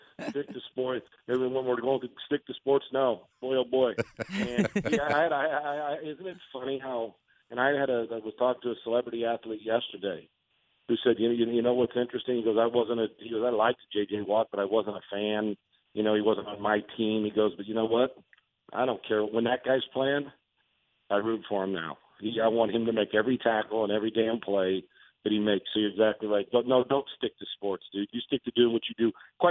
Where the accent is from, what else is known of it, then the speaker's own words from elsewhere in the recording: San Diego, California, United States; when I was raised in San Diego